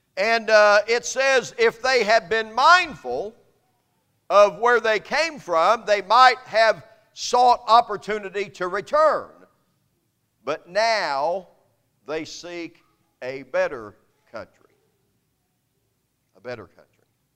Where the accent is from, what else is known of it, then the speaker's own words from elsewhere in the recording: United States; because I am an American, because I hold citizenship in the great nation, the United States of America